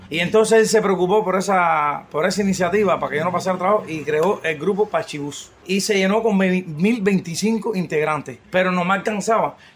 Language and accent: Spanish; Cuba; he tenido que ponerme en cuatro patas como buen cubano